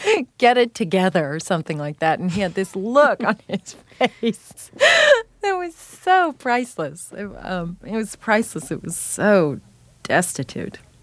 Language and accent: English; New York, United States; also born or lived in Washington, D.C.; I grew up in New York until I was about 7, and then I spent a lot of time in New York because my father lived there and continues to live there.